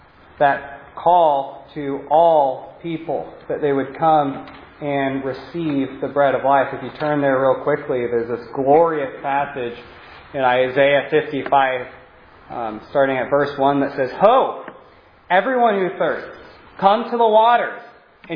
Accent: United States; We're American people.

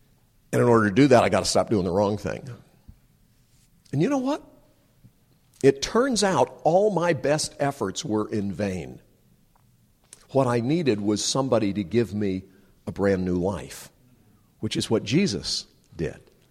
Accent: North Carolina, United States; When I was growing up in Western Carolina, many, many years ago, the main road through Asheville had to go through a tunnel.

